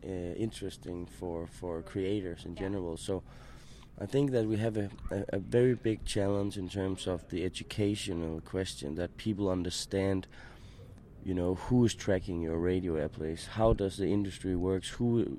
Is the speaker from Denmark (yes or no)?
yes; Denmark; English is a second language